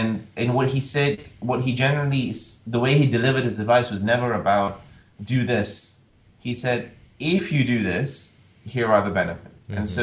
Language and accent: English; London, United Kingdom; I was born and brought up in London. My parents left India before I was born. So I've been schooled, colleged, and I spent a fair amount of time in India in that I went there every summer.